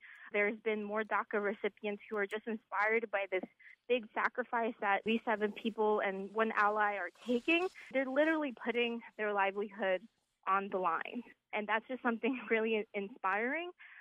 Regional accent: New York, United States; born or raised there

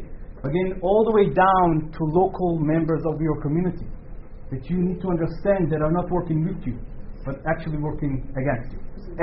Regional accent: Jerusalem, Jerusalem District, Israel; English is a second language; now in United States; I'm also from Israel, I'm a Jerusalemite. I'm a seven generation Jerusalemite.

